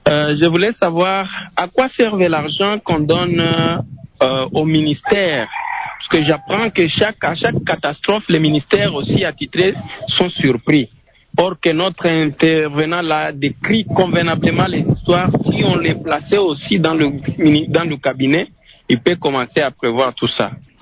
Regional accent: Kazaza, DR Congo; Moi, je suis un natif de Kazaza, plus proche de lac Opemba, là où il y a toujours ce phénomène.

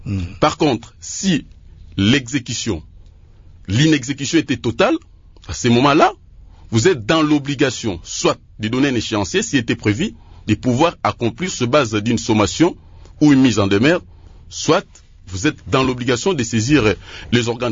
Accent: DR Congo; si nous rentrons chez nous en RDC

